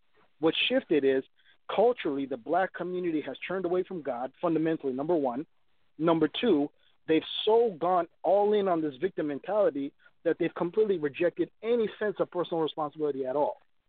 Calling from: Minneapolis, Minnesota, United States; I'm from Minneapolis.

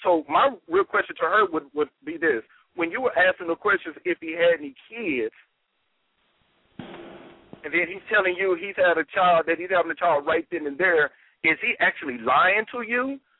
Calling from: Plano, Texas, United States; calling from Plano.

